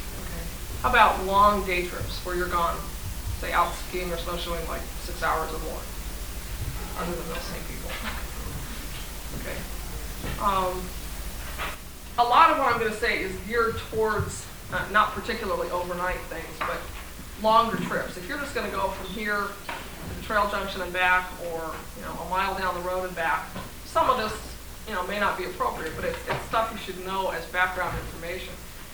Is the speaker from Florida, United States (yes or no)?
yes; Florida, United States; I grew up in Florida, so I didn't get into winter stuff until quite late in life.